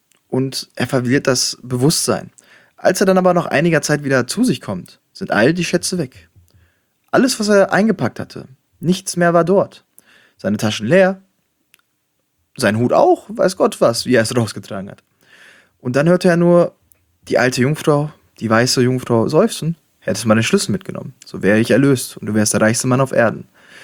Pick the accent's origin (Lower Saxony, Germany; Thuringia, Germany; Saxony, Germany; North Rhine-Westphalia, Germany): North Rhine-Westphalia, Germany; Schwerte; Das war eine kleine Geschichte aus meiner Heimatstadt Schwerte.